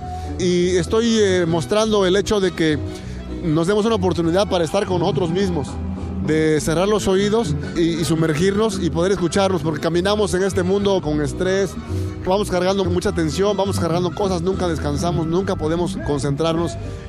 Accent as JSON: {"language": "Spanish", "region": "Oaxaca", "country": "Mexico", "said": "Siempre la parte de la creación artística es parte de nuestra cosmovisión como oaxaqueños."}